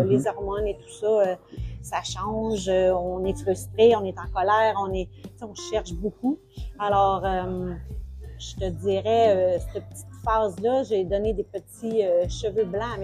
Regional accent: Saint-Albert, Canada; Moi, je suis une petite fille de Saint-Albert, une petite fille de campagne. J'ai été élevée dans un petit village de Saint-Albert. C'est un village, je dirais, de peut-être 700 habitants. Entourée de fermes laitières, des fermes agricoles.

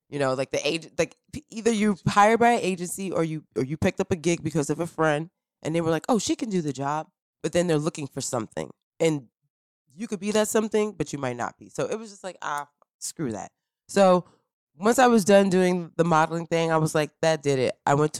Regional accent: New York City, New York, United States; it's like the struggle and the beauty of like growing up in Harlem and in New York, and like I have family from that era, and I came from that era

